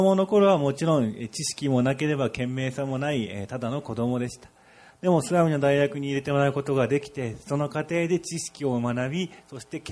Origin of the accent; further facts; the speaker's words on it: Odisha, India; first language Odia; Japanese is a second language; あの、私は実はオリアという言葉が私の母国語なんですね。インドの中のたくさんの言葉からのオリア語の中で育ったんですけども、